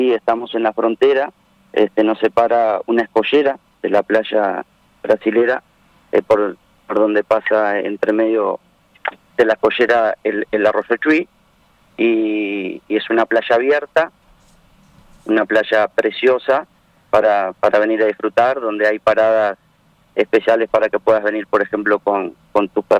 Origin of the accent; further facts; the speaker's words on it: Miranda, Venezuela; el balneario típico de los que somos de Tuy